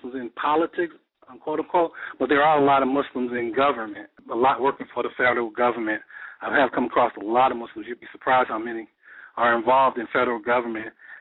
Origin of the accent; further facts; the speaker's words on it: North Carolina, United States; also born or lived in Newark; So I was born in Newark. We attended Clara Muhammad School there in Newark, and we left when I was around 8, but we went to North Carolina, and I attended Clara Muhammad School in North Carolina.